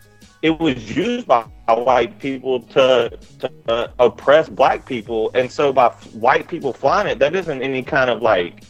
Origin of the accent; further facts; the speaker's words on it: Alabama, United States; All right, so first of all, I grew up in Alabama. I grew up around that flag.